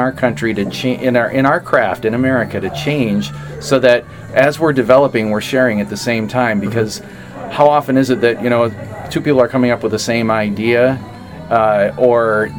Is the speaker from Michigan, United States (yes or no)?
yes; Adrian, Michigan, United States; he's from my hometown of Adrian.